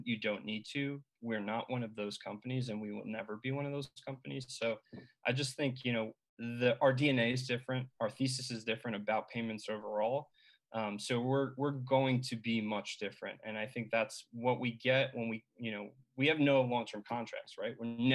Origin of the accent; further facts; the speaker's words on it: New York, United States; I'm originally from New York, actually.